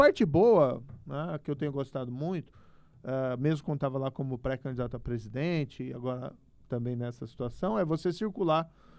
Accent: Maringá, Paraná, Brazil; aqui é a minha terra, nasci aqui, eu nasci em Maringá. Meus pais, aliás, são pontagrossenses, são aqui de Ponta Grossa. Constituí família aqui

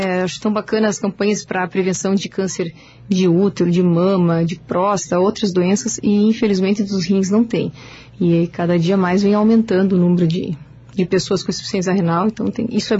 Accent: Canoinhas, Santa Catarina, Brazil; Eu morava em Curitiba, mas a minha família é de Canoinhas, né? Eu sou natural de Canoinhas, mas estava fazendo a residência em Curitiba.

